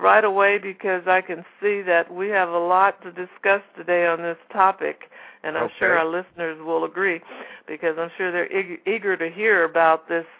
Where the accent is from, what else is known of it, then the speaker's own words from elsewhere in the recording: St. Louis, Missouri, United States; He is an active member of Bethesda Temple Church of the Apostolic Faith in St. Louis, Missouri, my hometown